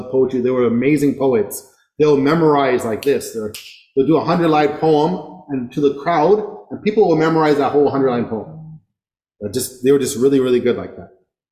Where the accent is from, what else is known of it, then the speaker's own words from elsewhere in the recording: Pakistan; Just because another person is Pakistani, I'm Pakistani, doesn't mean he's always right.